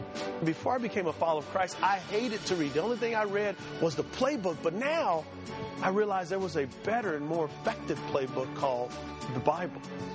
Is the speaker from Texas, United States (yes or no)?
yes; San Antonio, Texas, United States; I grew up in San Antonio, Texas. I was primarily raised by my grandmother, my mom and dad.